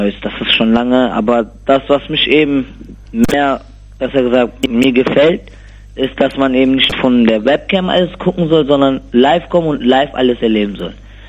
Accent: Kosovo; German is a second language; moved away

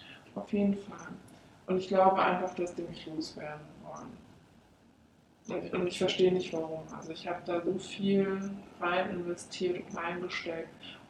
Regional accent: Stuttgart, Baden-Württemberg, Germany; Ich komme aus Stuttgart-Bad Cannstatt.

